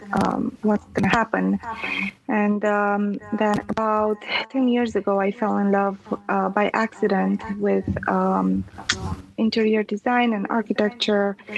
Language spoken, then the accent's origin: English; Transylvania, Romania; English is a second language; moved away as an adult; now in United States; I'm Romanian. I was born and raised in Transylvania. And I have a journalism degree from back home